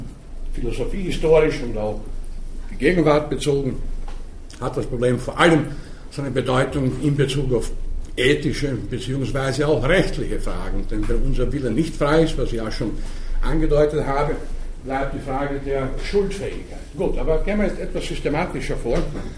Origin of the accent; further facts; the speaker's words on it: Germany; Ich komme aus Deutschland